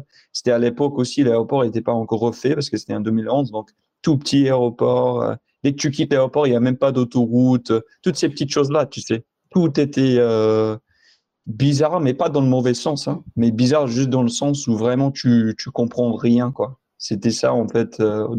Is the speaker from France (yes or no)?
no; United States; j'ai grandi aux États-Unis. C'est qu'à partir de 19 ans que j'ai commencé à apprendre le malgache. Donc, aucun lien de sang avec Madagascar.